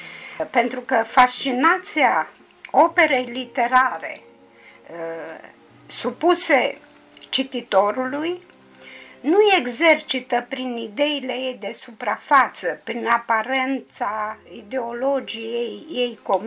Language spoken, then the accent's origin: Romanian; Dorohoi, Botoșani County, Romania; am copilărit în acea zonă, pentru că sunt din Dorohoi și Botoșanii mi-a fost foarte aproape